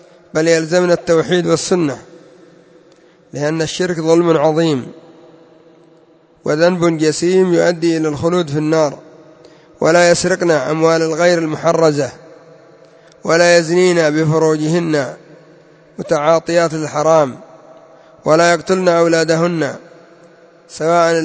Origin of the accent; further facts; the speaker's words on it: Yemen; لا سيما عندنا في اليمن يرجع يخزن وينظر في التلفزيون